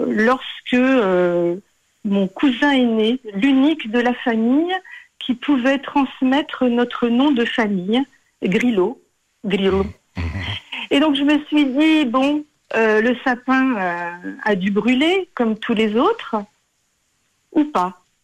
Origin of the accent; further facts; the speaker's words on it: France; also born or lived in Portugal; donc je suis née et j'ai grandi en France, mais après j'ai eu l'opportunité de vivre là-bas pendant 16 ans, dans ce petit village